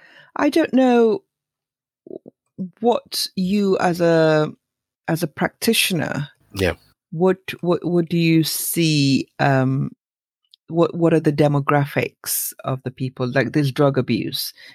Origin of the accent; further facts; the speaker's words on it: Nigeria; as a Nigerian parent, we make so much about